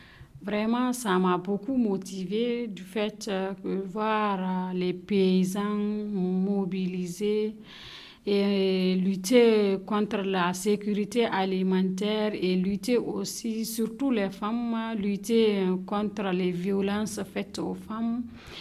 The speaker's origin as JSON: {"language": "French", "country": "Niger", "said": "Je viens du Niger"}